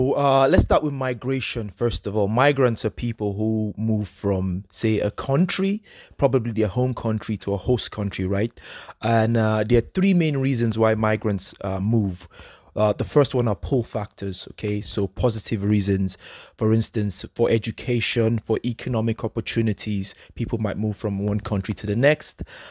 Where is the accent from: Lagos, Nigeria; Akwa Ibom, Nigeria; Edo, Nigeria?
Lagos, Nigeria; also born or lived in Jos; So I was born in Jos, but then my parents moved to Lagos, you know, where Yoruba. My parents are actually from Kwara State, Irepoduro Local Government, Oko, to be precise.